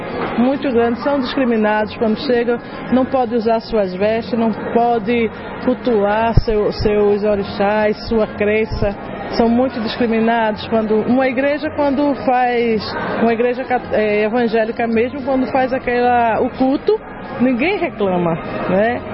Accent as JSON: {"language": "Portuguese", "town": "Olinda", "region": "Pernambuco", "country": "Brazil", "said": "eu sou de Olinda, estou como coordenadora da mulher em Olinda."}